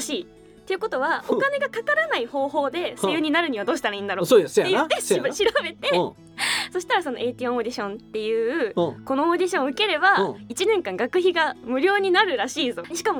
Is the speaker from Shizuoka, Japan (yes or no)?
no; Osaka, Japan; accent: Kansai; 出身は大阪です。